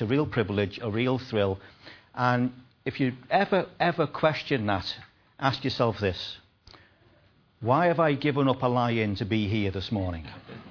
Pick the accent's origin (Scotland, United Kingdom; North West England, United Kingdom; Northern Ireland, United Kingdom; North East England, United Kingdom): North West England, United Kingdom; Liverpool; moved away as an adult; When I came back to Liverpool, I was born and bred in Liverpool. I left the city back in 1983. And when we came back after 20 years